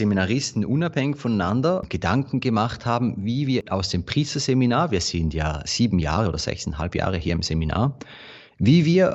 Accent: Eastern Switzerland, Switzerland; ich komme aus der Ostschweiz, bin seit dem Sommer im Seminar in Wigratsbad.

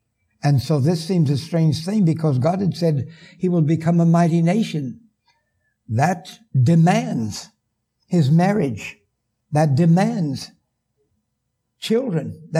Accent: West Coast, United States; I'm from the West Coast. I'm familiar with the Rockies and the Sierras.

